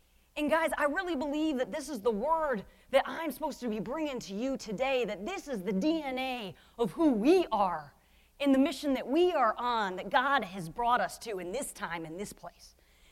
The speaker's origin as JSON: {"language": "English", "town": "Cleveland", "region": "Ohio", "country": "United States", "tie": "born or raised there", "lives_now": "Pasadena, United States", "said": "We hail now from the great state of California, Pasadena, 2 miles from the Rose Bowl. Boom. But guys, I grew up in Cleveland, Ohio. I'm from the Cleve."}